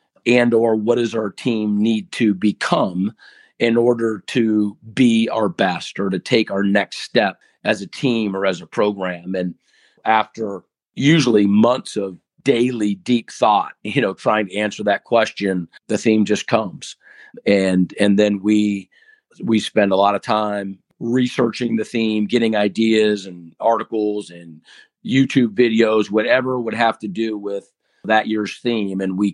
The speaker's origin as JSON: {"language": "English", "region": "Ohio", "country": "United States", "said": "And I'm from Seattle in Ohio, so I don't know Youngstown State or anything like that."}